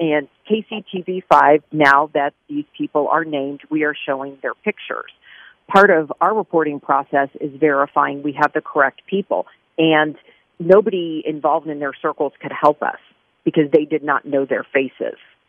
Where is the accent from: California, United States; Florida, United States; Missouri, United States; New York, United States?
Missouri, United States; Kansas City; I wasn't a reporter at the time, but I'm from Kansas City. I was living here. My family, we remember the blast. We live north of the river.